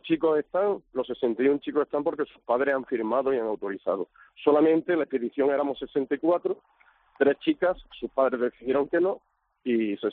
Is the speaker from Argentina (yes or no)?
no; Mancha Real, Andalusia, Spain; Sí, mire, nosotros somos de Mancha Real